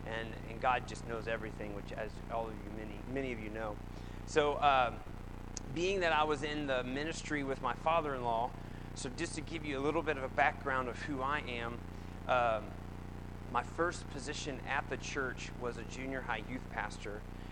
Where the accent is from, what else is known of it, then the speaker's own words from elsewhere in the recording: Hurricane, United States; I grew up here in Hurricane. I'm the son of an electrician and a teacher